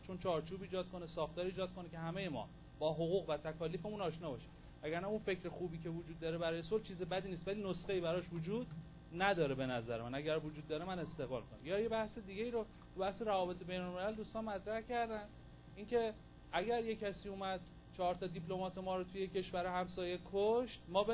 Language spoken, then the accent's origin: Persian; Iran; اگر من هویت ایرانیم رو داشته باشم